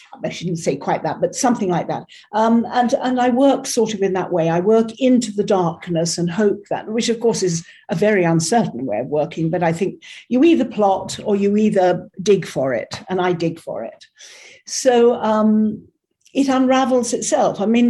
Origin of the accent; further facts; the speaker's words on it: South East England, United Kingdom; I grew up in England, in Kent, to an Irish mother and a partly Irish father.